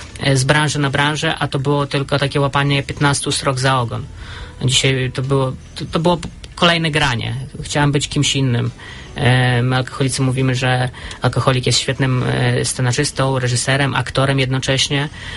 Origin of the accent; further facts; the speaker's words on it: Lublin Voivodeship, Poland; now in Opole, Poland; Przyjechałem tu na chwilkę, bo pochodzę z Lubelszczyzny.